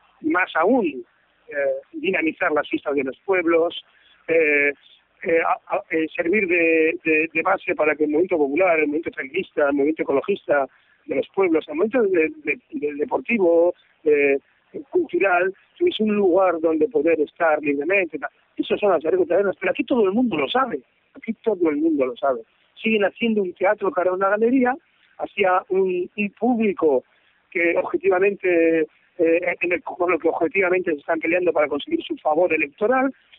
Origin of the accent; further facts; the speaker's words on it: Basque Country, Spain; entra en la naturaleza de nuestra identidad como vascos